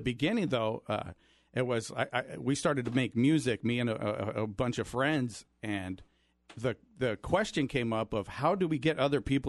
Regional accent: Yuma, Arizona, United States; So background, I am local, born and raised in Yuma. I love Yuma.

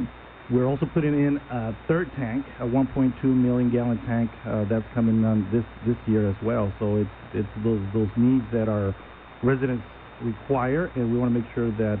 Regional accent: Somerton, Arizona, United States; also born or lived in Yuma; actually I was born here in Yuma, raised in Somerton all my life, pretty much been there all my life, you know.

